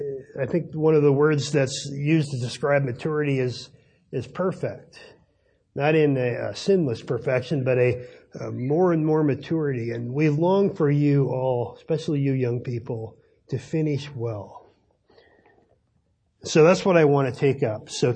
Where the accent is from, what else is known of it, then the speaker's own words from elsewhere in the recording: Newfoundland and Labrador, Canada; And I grew up in Newfoundland, and One of the traditions there, in Newfoundland is a fishing province